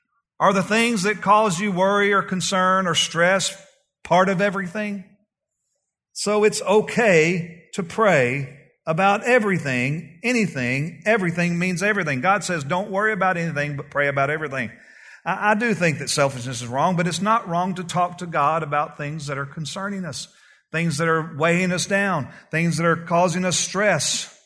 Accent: Texas, United States; Y'all know I'm from East Texas. I say hogwash.

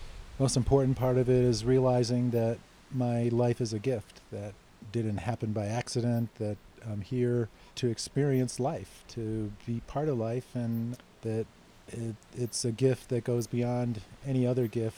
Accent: United States; I'm from the United States.

